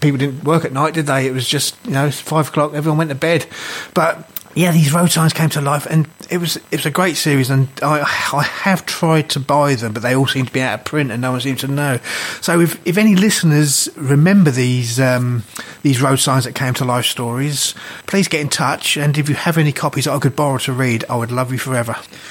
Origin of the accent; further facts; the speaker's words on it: Felixstowe, East of England, United Kingdom; And to me, Felixstowe is not just my hometown. I love it.